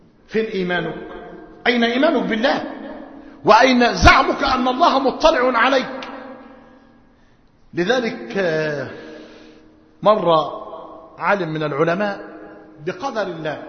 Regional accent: Egypt; ونحن في موسم في قريتنا وفي قرى مصر موسم حصاد القمح

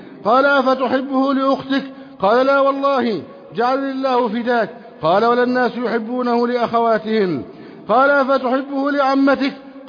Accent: Egypt

